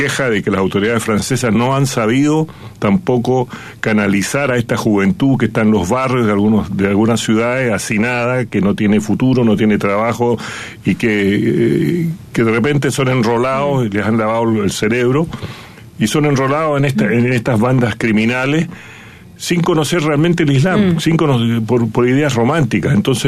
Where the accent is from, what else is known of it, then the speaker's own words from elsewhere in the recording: Chile; Yo soy chileno, hijo de sirio. Mis abuelos llegaron hace más de 120 años, mi papá hace 80 años llegaron de Siria.